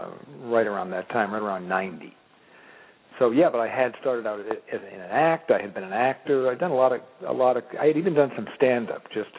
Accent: Massachusetts, United States; I'm from Massachusetts. I'm very East Coast. So it was like I had no desire to move to California.

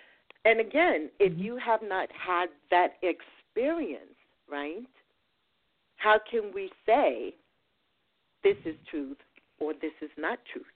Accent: New York City, New York, United States; And, you know, I grew up in the South Bronx. However, the South Bronx wasn't the South Bronx of the 80s, okay? It was a mixed community.

